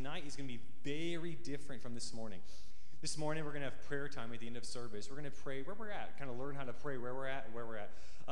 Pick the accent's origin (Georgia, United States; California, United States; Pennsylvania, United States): Georgia, United States; Atlanta; I'm from Atlanta, Georgia.